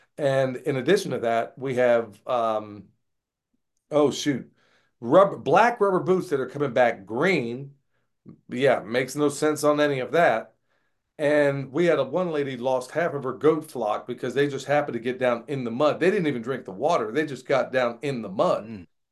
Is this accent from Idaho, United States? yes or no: no; Oklahoma, United States; also born or lived in Texas; I grew up in Oklahoma and Texas and all those places.